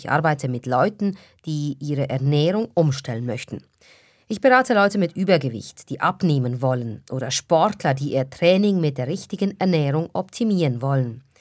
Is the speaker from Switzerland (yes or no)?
yes; Switzerland; Bei uns in der Schweiz ist es weit verbreitet, dass man morgens ein Gipfeli isst und einen Kaffee trinkt.